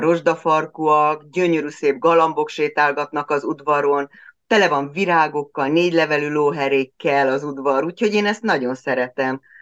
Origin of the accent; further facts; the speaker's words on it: Budapest, Hungary; Én a Köteles utcai szülészeten születtem, Köteles Sámuel utcában, ugye ott is tanítok a Művészeti Egyetemen, és egyből idehoztak a Bodoni utcába aztán, ahol most is lakom.